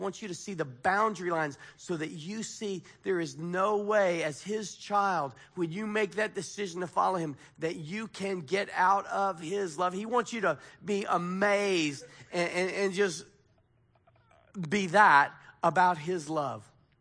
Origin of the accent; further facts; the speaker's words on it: United States; I'm an American and I don't have my iPhone.